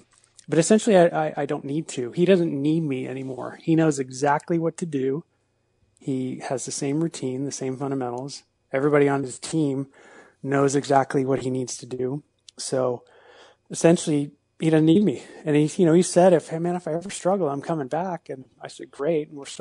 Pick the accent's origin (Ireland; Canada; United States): Ireland; Well, first of all, I'm Irish.